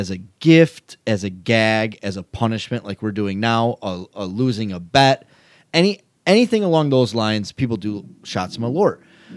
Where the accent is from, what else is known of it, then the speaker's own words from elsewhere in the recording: Chicago, Illinois, United States; We are all from, you know, Chicagoland area. We're from Chicago.